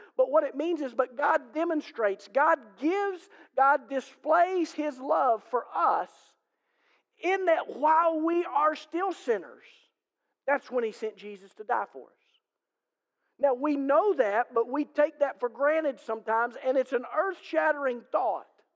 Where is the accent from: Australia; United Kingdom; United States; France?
United Kingdom; England; You know, for me being an English guy, I've always been fascinated at why we call the great news good news.